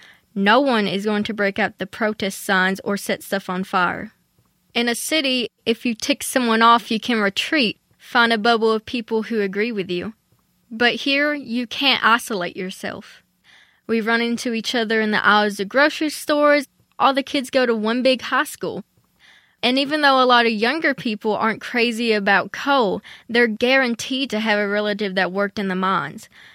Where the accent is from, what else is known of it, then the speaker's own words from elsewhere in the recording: Letcher, Kentucky, United States; I grew up in Letcher, Kentucky. It's a small town in Appalachia, you know, coal country.